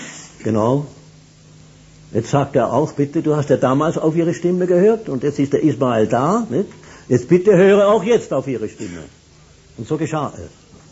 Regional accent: Schaffhausen, Switzerland; ich bin ein Schweizer, aber ein Schaffhauser.

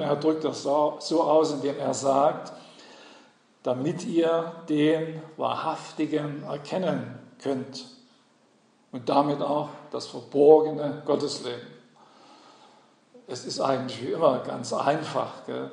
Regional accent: Saxony, Germany; born there; Falls ich mit der Zeit nachlässig werde, weil ich bin ja geborener Sachse, gell? Die nuscheln gern

